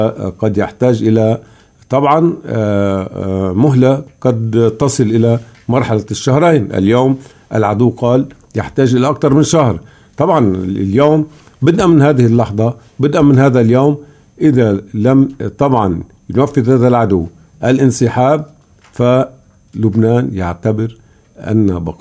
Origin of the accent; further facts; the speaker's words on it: Lebanon; بالنسبة لنا كلبنانيين